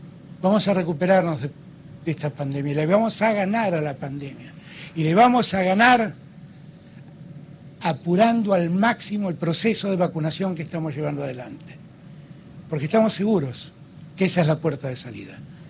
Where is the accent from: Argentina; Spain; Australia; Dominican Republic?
Argentina; y los argentinos no lo somos